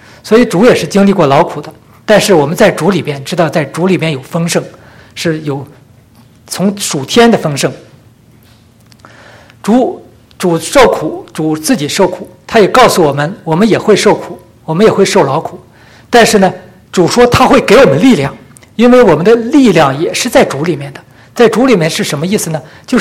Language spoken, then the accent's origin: Chinese; Northeast China, China; accent: Northeastern Mandarin; 用我们东北话来讲，你白忙活了，